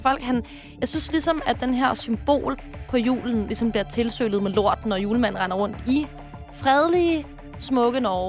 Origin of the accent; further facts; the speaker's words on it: Sorø, Zealand, Denmark; Jeg kommer fra Sorø. Jeg må gerne. Jeg er en provinsbige, ikke?